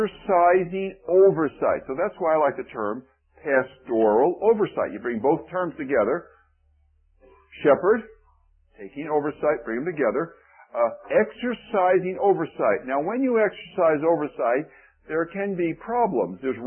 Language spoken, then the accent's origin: English; Newark, New Jersey, United States; I was raised in Newark, New Jersey. Pray for me. Wasn't my fault.